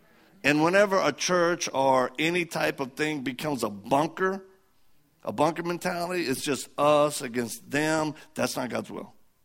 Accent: Missouri, United States; born there; I'm a Christian because I was born in Missouri.

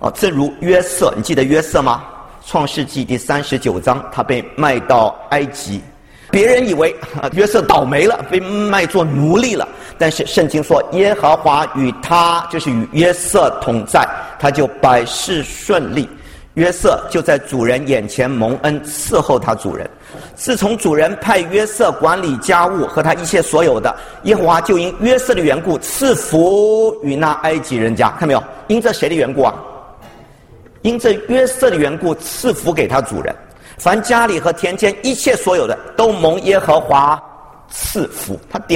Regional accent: China; 尤其我们中国人啊

